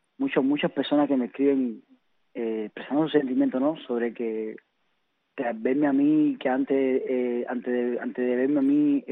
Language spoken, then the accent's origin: Spanish; Santiago de Cuba, Cuba; born there; Yo nací en la ciudad de Santiago de Cuba, en el reparto de Puerto Hondo.